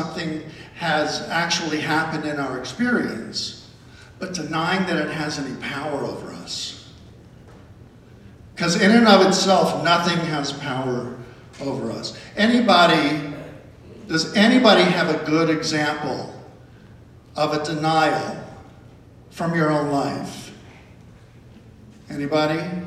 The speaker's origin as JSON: {"language": "English", "town": "Sebring", "region": "Florida", "country": "United States", "tie": "born or raised there", "said": "I grew up right in Central Florida, this little town below Orlando called Sebring in Central Florida."}